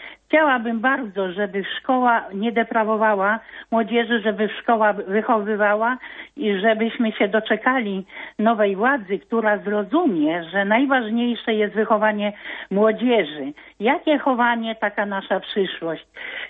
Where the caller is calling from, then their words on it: Karłowice, Opole Voivodeship, Poland; ja jestem babcią, dzwonię z Karłowic, województwo opolskie